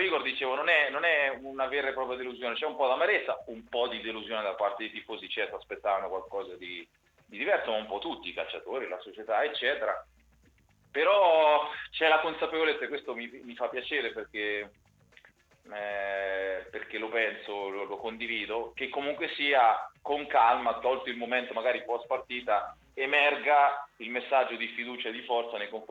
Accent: Ancona, Marche, Italy; born there; da anconetano di nascita e di passione su 30 dei 40 anni di vita

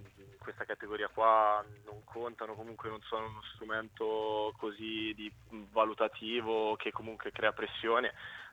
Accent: Ancona, Marche, Italy; io sono nato in Ancona, vivo a 10 minuti dal Dorico, quindi sono proprio di qua

